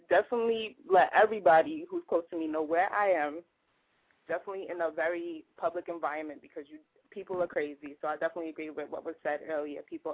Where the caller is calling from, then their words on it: Staten Island, New York, United States; I'm calling from Staten Island, New York.